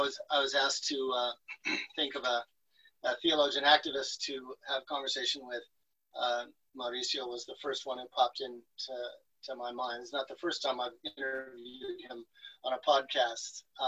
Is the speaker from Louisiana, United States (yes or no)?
no; Florida, United States; I come from the Everglades watershed. My antepasados and a solid plate of my grandma's arepas and boñuelos. My educational background begins in the public schools and community centers of South Florida among migrant farm workers.